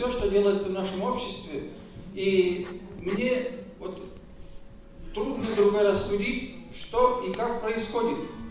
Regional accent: Chelyabinsk, Chelyabinsk Oblast, Russia; я из Челябинска, но и все соседи это подтвердят.

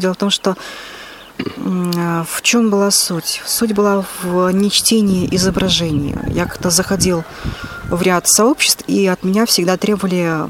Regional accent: Komsomolsk-on-Amur, Khabarovsk Krai, Russia; now in Moscow, Russia; получилось так, что родился в России. Вот. Сам приехал из Дальнего Востока, это Хабаровский край, Комсомольск-на-Амуре.

